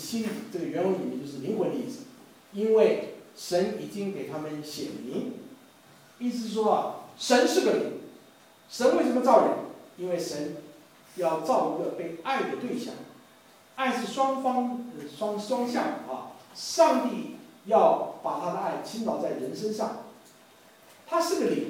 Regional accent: Taiwan; now in United States; 我是从台湾来的，用这个词叫猿

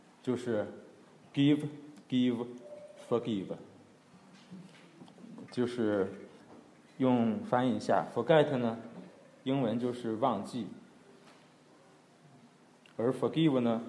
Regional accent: China; 再看我们中国人、亚洲人

